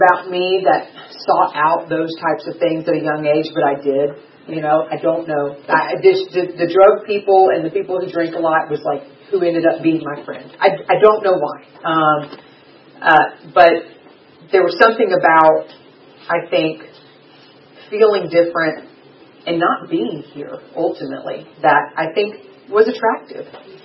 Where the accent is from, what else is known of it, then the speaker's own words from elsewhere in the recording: Georgia, United States; I was raised in South Georgia, Henry County, a little near Clayton County, which is where I hung out.